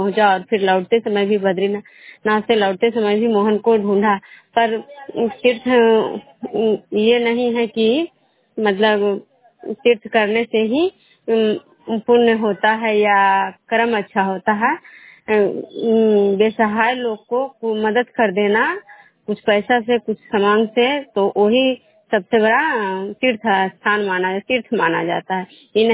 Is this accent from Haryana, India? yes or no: no; Bishnupur, Bihar, India; मैं विष्णुपुर ग्राम खजरा पंचायत नालंदा जिला नवनसा प्रखंड के निवासी हूँ।